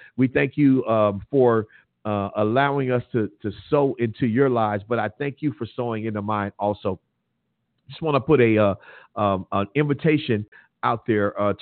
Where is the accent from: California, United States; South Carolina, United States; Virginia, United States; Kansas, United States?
California, United States; Compton; also born or lived in Lynwood / Los Angeles; I grew up in Compton, Linwood, LA. I've grown up around here.